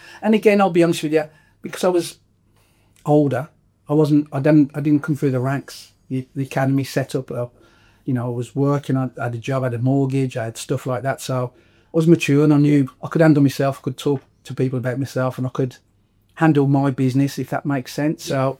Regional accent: Walsall, West Midlands, United Kingdom; Well, I'm from Walsall, I'm playing for Walsall.

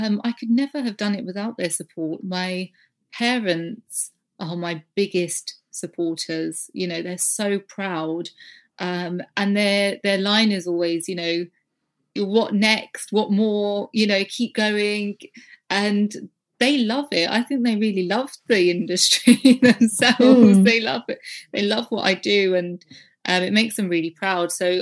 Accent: East of England, United Kingdom; born there; I was born in Essex.

